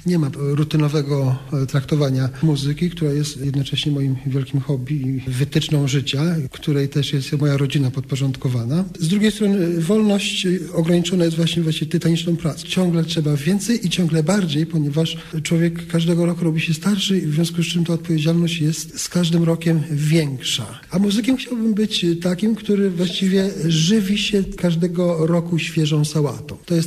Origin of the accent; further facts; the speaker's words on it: Chełm, Lublin Voivodeship, Poland; born there; Połowa rodziny to są górale, a druga część tutaj z Pomorza, niedaleko Grudziądza. Ja się rodziłem w Chełmie.